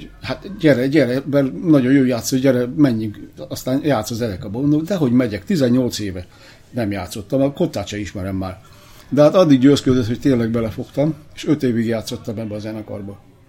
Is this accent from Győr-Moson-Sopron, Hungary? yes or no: no; Budapest, Hungary; moved away as an adult; now in Canada; szerencsére szülővárosomban, ami most a 22. kerület, volt egy zeneiskola